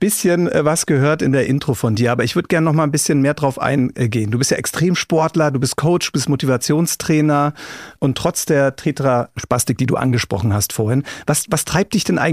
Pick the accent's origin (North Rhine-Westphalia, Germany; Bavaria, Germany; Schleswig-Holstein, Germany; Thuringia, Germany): Bavaria, Germany; Nuremberg; now in Frankfurt, Germany; Ich wohne in Frankfurt, bin gebürtiger Nürnberger, lebe aber in Frankfurt mittlerweile mit meiner Familie und das seit 2020.